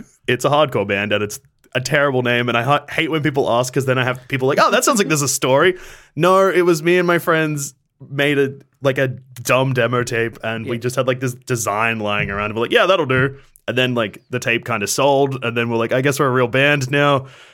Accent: Bendigo, Victoria, Australia; So we saw an advertisement for people asking for local Bendigo bands. We're like, what a say, we're from Bendigo.

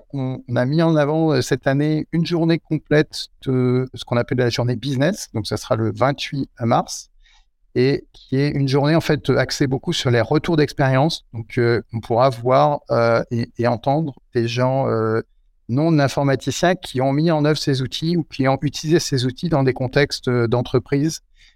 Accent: France; nous sommes des Frenchies bien français.

